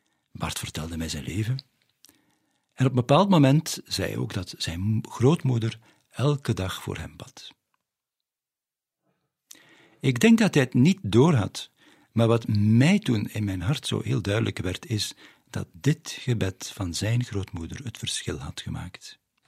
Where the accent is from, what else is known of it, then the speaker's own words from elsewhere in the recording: Vlezenbeek, Flemish Brabant, Belgium; Kijk, wij zijn afkomstig van Vlezenbeek, vlakbij Halle